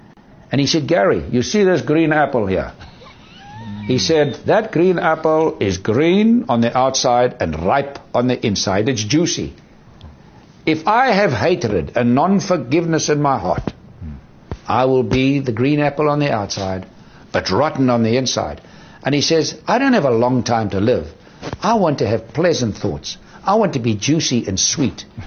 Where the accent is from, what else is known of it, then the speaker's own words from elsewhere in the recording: South Africa; I said, Charlie, I understand. I'm from South Africa.